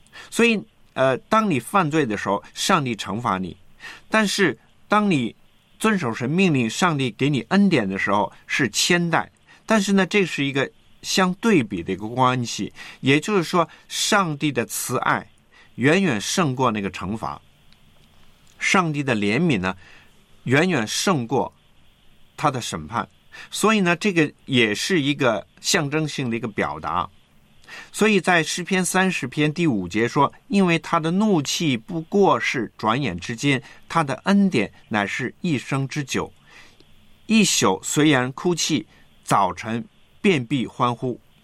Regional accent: China; 就好像我们中国人是讲究这个家庭啊，这个父母啊、儿女啊、子孙啊

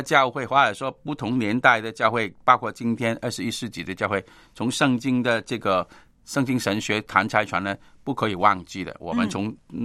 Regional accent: Hong Kong; 用我们香港人很常常说的话

